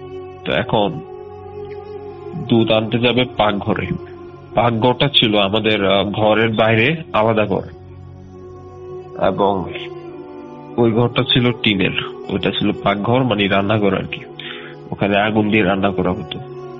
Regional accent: Comilla, Chittagong Division, Bangladesh; আমার বাড়ি হচ্ছে কুমিল্লা 14 গ্রাম। আমি student, Comilla university CC department, first year.

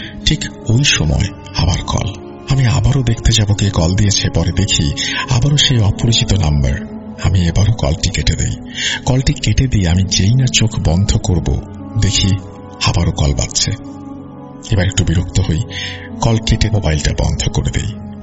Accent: Brahmanbaria, Chittagong Division, Bangladesh; তো আমার গ্রামের বাড়ি ব্রাহ্মণবাড়িয়া এবং আমার সাথে এই ঘটনাটি ঘটে আমার গ্রামের বাড়িতেই।

